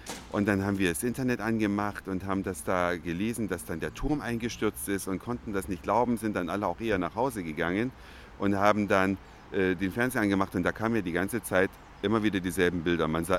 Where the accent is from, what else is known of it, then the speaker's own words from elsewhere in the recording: East Germany, Germany; und ich als Ossi.